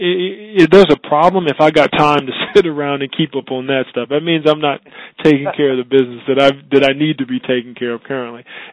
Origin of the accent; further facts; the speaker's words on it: Terre Haute, Indiana, United States; And you know, I come from Terre Haute, Indiana. I came from the projects. You know, it's not government housing.